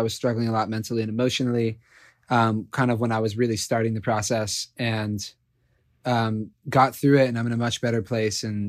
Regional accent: San Francisco, California, United States; born there; also born or lived in Georgia / Pennsylvania / New York; now in Los Angeles, United States; So I was born in San Francisco, and I moved around a lot growing up. I lived in Georgia and Pennsylvania and then New York, and then now here in LA.

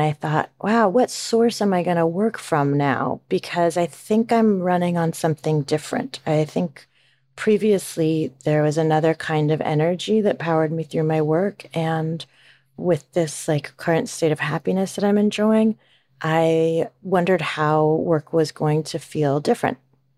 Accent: Kalispell, Montana, United States; I grew up in Kalispell, Montana, and my great-grandparents had a farm in Shoto, Montana, and we spent all of our summers there.

